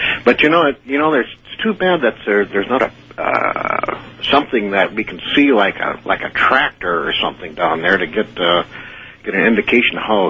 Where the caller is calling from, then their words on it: Pahrump, Nevada, United States; And I'm calling from Kingdom of Nye, Pahrump.